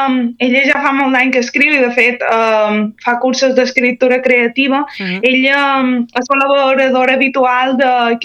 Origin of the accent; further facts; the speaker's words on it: Balearic Islands, Spain; per el que som mallorquins hi trobarem moltes semblances en la manera com està escrit